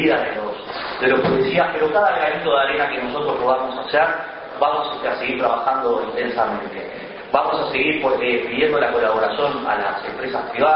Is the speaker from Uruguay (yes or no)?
yes; Uruguay; como un uruguayo más, como hijo de policía